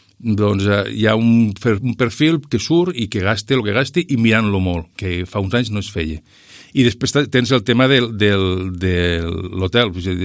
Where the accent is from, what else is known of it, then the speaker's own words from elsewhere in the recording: Lleida, Catalonia, Spain; soc de Lleida